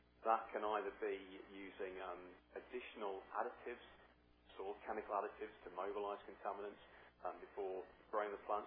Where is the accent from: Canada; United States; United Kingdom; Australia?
United Kingdom; Northern England; accent: northern English; anyone listening on the internet has problems either with my audibility or with the northern twang to my English accent.